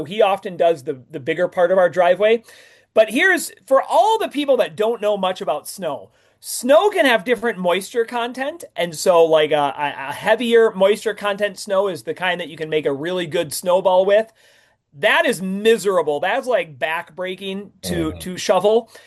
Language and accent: English; Minnesota, United States; Born and raised in Minnesota, Kansas sees no snow. And I always tell people, I moved to Kansas for the tropical paradise that it is.